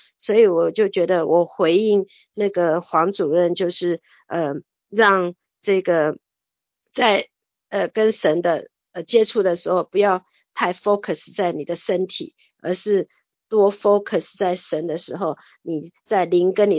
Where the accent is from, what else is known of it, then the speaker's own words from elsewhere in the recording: Taiwan; 所以从小他就在那个我们台湾人